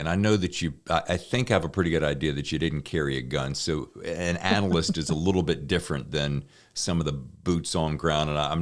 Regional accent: the South, United States; now in California, United States; this is my third tour of duty in California, I like to call it. I'm from the South, so I can say that.

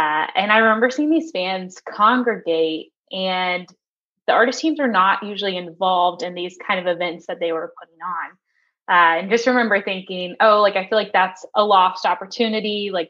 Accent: Nashville, Tennessee, United States; So I grew up in Nashville, always knew I wanted to be in the music industry, didn't really know what that was.

